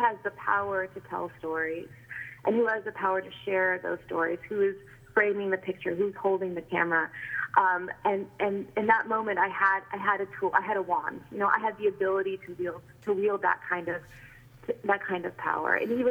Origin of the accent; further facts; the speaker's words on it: California, United States; just as growing up in California would open my history book, and the stories of Sikhs who survived the partition of India were not in my history book.